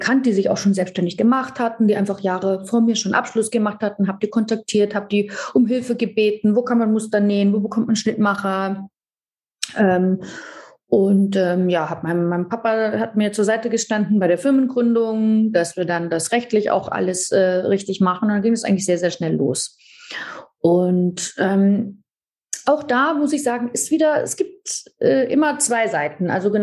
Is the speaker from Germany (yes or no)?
yes; Frankfurt, Hesse, Germany; also born or lived in New York, United States / Paris, France; habe mich dann zurückgefunden in meiner Heimatstadt Frankfurt, wo ich aufgewachsen bin